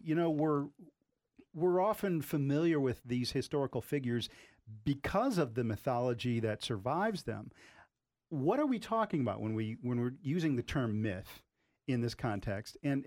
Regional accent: Northern United States, United States; I grew up in the North. I'm a Yankee. I didn't know much about Mosby.

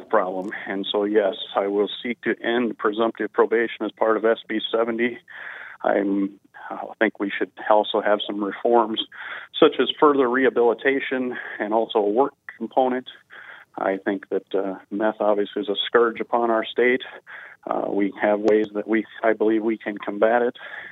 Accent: Yankton, South Dakota, United States; Well, I do believe that we do have some good facilities. Like, I'm from Yankton.

